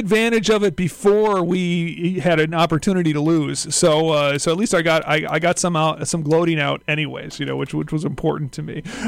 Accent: Minnesota, United States; Growing up in Minnesota, I definitely was very, very familiar with the various.

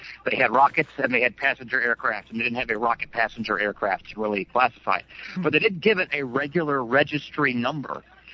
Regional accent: Louisville, Kentucky, United States; It'll be held over Easter weekend in my hometown of Louisville, Kentucky.

